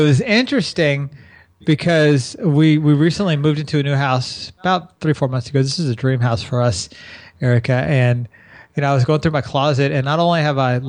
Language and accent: English; San Antonio, Texas, United States; I'm originally from San Antonio, yeah. so I know the area.